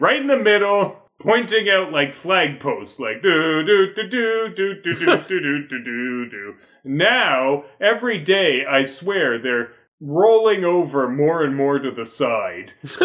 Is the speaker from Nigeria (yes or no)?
no; Ottawa, Ontario, Canada; Like, we grew up in Ottawa.